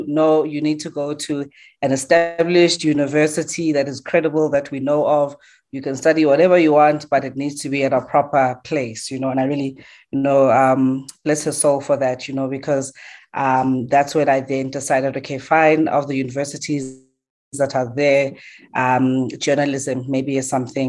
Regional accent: Soweto, Gauteng, South Africa; born there; I was born in … recently married last year. And I'm born in Diepkloof, Soweto. And I think generally born to a very creative family.

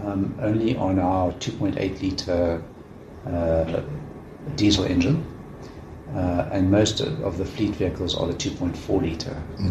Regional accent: Port Elizabeth, Eastern Cape, South Africa; born there; I was born in Port Elizabeth.

